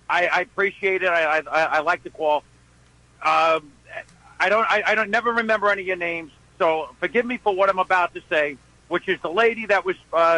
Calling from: Queens, New York, United States; I'm calling you from the Long Island Expressway.

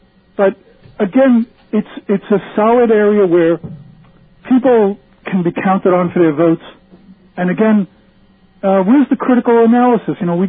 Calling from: Smithtown, New York, United States; I'm from Smithtown as well.

